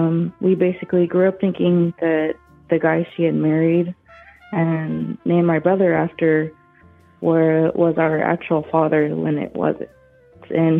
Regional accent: Texas, United States; I'm from Texas, by the way.

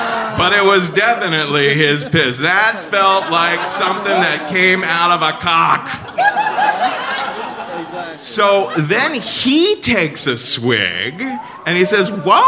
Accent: Cincinnati, Ohio, United States; I'm from Cincinnati, so that was a little bit of a dig.

